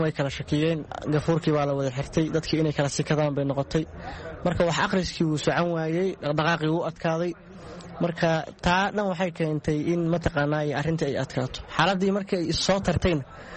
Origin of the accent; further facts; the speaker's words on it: Mogadishu, Banaadir, Somalia; now in Borama, Somalia; halkii aan waxaan u laabtay halkii aan ka imid muqdishoan tegey hadda markuu idlaaday bishii sebtembar ayaana boorama ku soo laabanay